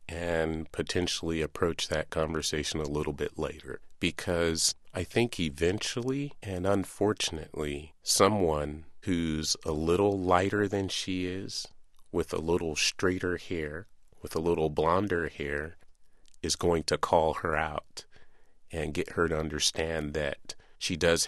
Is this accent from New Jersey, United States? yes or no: no; Pacific Grove, California, United States; I'm from Pacific Grove, California.